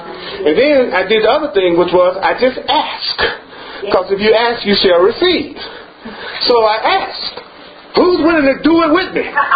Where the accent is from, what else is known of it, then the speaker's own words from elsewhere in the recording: the South, United States; And you know, I'm from the South. I love catfish.